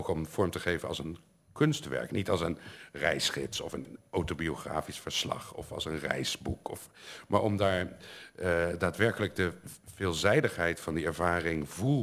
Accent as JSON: {"language": "Dutch", "country": "Netherlands", "said": "het begon er al mee dat ik als Nederlander mij vestig in een nieuwe wereld."}